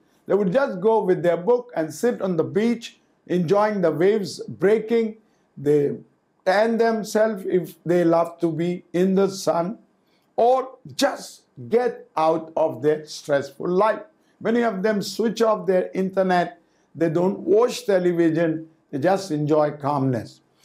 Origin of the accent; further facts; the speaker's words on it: India; We, as an Indian, we live in a social culture setup.